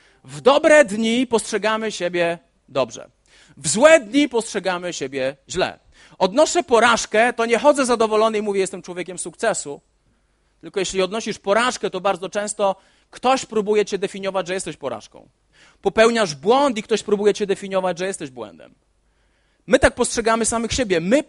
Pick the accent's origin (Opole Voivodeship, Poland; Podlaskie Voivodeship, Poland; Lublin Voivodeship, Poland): Opole Voivodeship, Poland; Olesno; Jestem z Olesna, to jest małe miasto, które się wyludnia. Tu nawet nie mieszka 10 tysięcy ludzi.